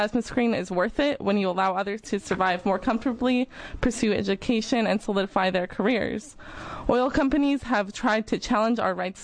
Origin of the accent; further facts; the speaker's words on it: Alaska, United States; now in Oregon, United States; only example I can think of where the people have been able to stand up and win against big oil is in my home state.